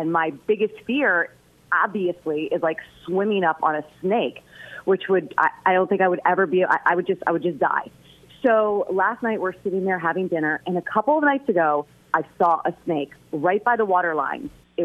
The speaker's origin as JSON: {"language": "English", "town": "Fort Lauderdale", "region": "Florida", "country": "United States", "tie": "born or raised there", "said": "And I grew up in Fort Lauderdale, and I never got stung by a jellyfish."}